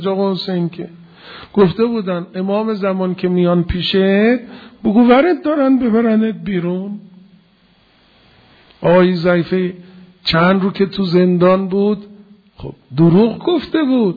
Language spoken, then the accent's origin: Persian; Isfahan, Iran; چون میدونست من اصفهانیم دیگه،